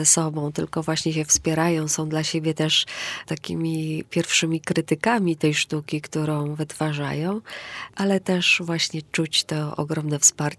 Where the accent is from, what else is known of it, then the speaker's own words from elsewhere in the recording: Zakopane, Lesser Poland, Poland; Nie, ja nie mówię gwarą, jestem góralką, pochodzę z Zakopanego